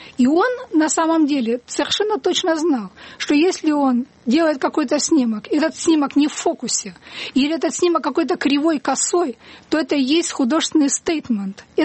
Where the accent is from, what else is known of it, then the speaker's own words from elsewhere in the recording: Russia; Он знал, что я из России.